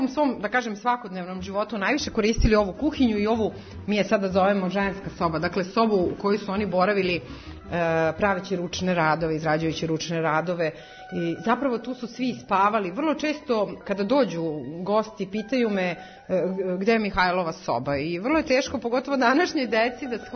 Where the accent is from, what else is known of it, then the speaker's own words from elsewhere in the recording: Vojvodina, Serbia; Kod nas u Banatu se zove stajača soba ili prednja soba.